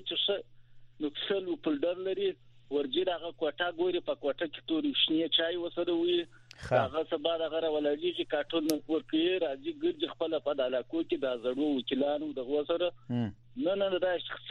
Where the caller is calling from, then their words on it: Kandahar, Afghanistan; دلته چې موږ سي په کندهار کې یو